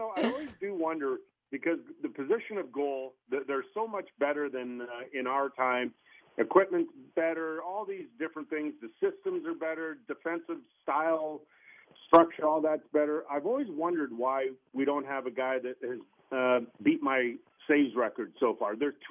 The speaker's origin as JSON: {"language": "English", "town": "Edmonton", "region": "Alberta", "country": "Canada", "tie": "born or raised there", "said": "I grew up in Edmonton. I never expected to be in the National Hockey League"}